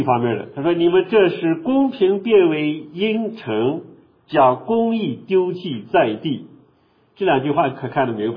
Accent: China; 我们中国人因为在传统历史当中受佛教思想受道教思想比较多

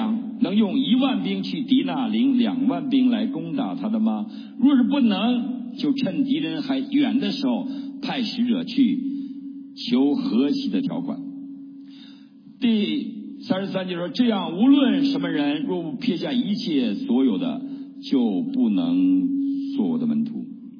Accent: Northeast China, China; 我是东北人

